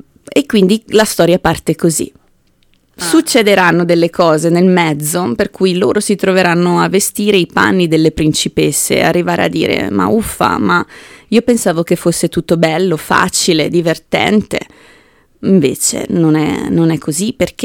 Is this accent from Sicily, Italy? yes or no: no; Lombardy, Italy; Diciamo che la Valle Camonica al momento mi ha adottata, perché sono bergamasca, ma mi sono spostata qui per amore di un camuno.